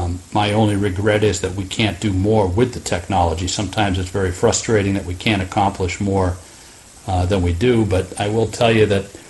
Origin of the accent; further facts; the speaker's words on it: Massachusetts, United States; moved away as an adult; I grew up in Massachusetts, and my first recollection of baseball was 1967, the impossible dream year.